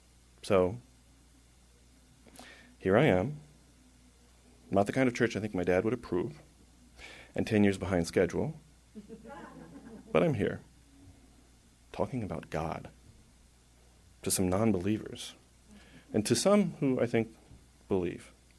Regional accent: Minnesota, United States; I grew up in Minnesota, home of Lake Wobegon, Lutheranism, the Coen brothers, and Spam, the kind in a can.

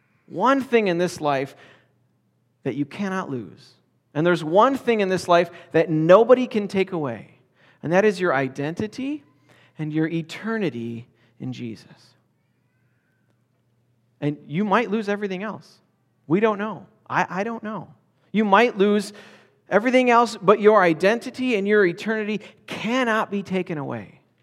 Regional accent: Michigan, United States; born there; But simply because I was born in Michigan and hold an American passport

